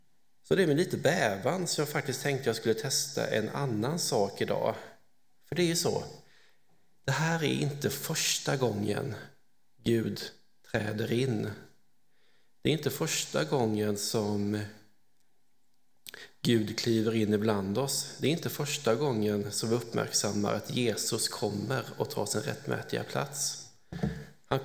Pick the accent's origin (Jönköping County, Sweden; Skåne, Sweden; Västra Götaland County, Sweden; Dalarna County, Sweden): Jönköping County, Sweden; Korsberga; Är från, eller åtminstone uppväxt, i Korsberga. På ett sätt brukar jag säga att jag är född och uppvuxen i Korsberga.